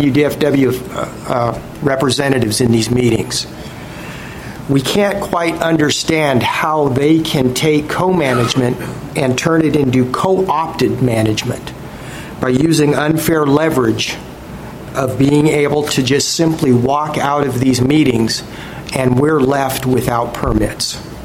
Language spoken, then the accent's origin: English; Tacoma, Washington, United States; I'm from Tacoma.